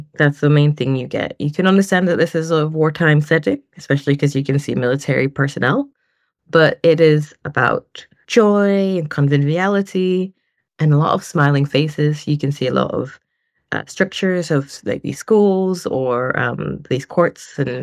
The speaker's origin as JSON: {"language": "English", "country": "Jamaica", "said": "So myself, I'm also from Jamaica, and I started my career as an artist."}